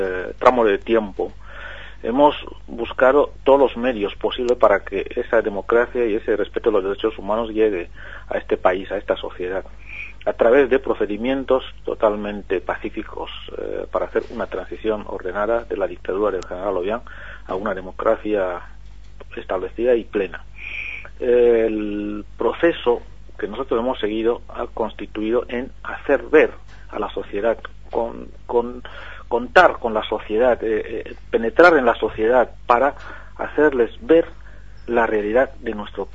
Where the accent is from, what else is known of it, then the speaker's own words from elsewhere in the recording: Equatorial Guinea; estas circunstancias que ocurren en mi país, en Guinea Ecuatorial.